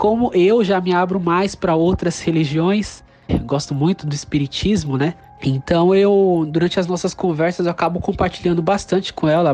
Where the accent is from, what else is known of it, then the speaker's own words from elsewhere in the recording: São Paulo, Brazil; eu tenho 26 anos de idade, sou da cidade de São Paulo